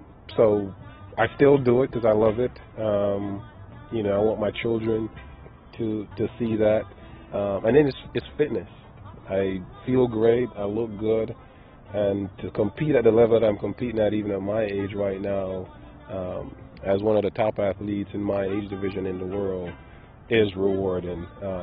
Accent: Gregory Park, Saint Catherine, Jamaica; also born or lived in Kingston; now in Atlanta, United States; I was born in Kingston, moved to Gregor Park in St. Catherine, and just used to always run to the store for every little thing that we needed to buy

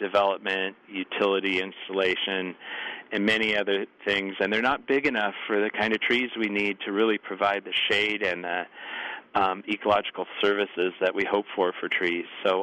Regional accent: Eugene, Oregon, United States; also born or lived in Springfield; I grew up in Eugene, walking around on foot and on bike for most of my life, so also in Springfield. So I lived all over. We moved all the time, so I went to most of the schools in Eugene and Springfield

